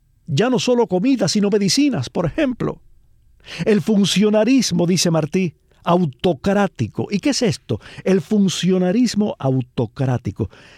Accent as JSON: {"language": "Spanish", "country": "Cuba"}